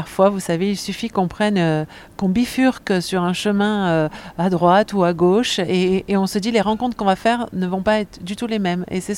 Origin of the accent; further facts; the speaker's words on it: Thionville, Grand Est, France; born there; En fait, je suis née à Thionville, en Moselle, parce que mon père travaillait à ArcelorMittal.